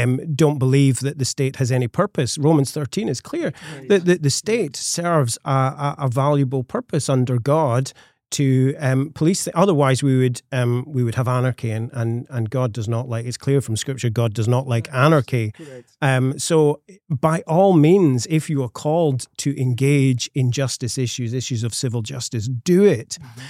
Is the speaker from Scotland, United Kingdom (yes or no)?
yes; Scotland, United Kingdom; Now, as a Scotsman, I have